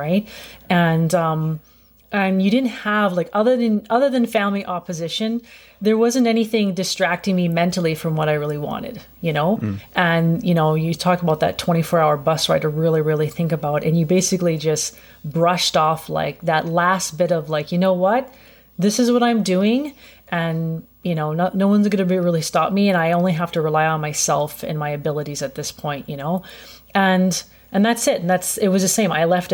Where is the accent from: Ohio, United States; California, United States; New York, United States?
California, United States; Los Angeles; Maybe it's because I'm from Los Angeles and you kind of get more of that kind of exposure, right?